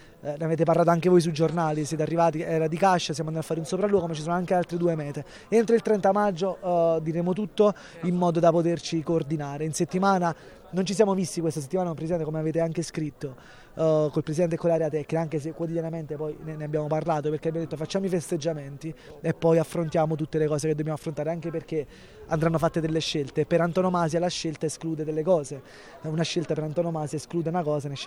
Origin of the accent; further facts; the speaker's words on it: Campania, Italy; E per me, capito, che sono irpino, dico, non abbiamo nulla da invidiare paesaggisticamente a tutto il territorio mondiale.